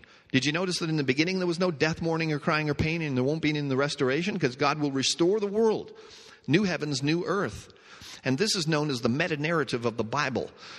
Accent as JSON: {"language": "English", "country": "Canada", "said": "You know, I'm Canadian. He's British."}